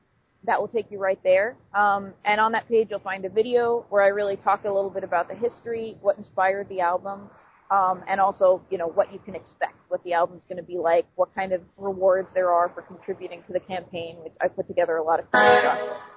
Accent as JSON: {"language": "English", "region": "New York", "country": "United States", "said": "I'm a New Yorker, but I have Pennsylvania, and I just have, I don't know, some kind of weird kindred spirit thing going on."}